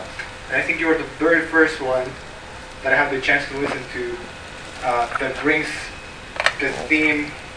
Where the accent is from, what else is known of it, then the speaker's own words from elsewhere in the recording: Guatemala; English is a second language; I come from Guatemala, a country where a lot of people are getting loans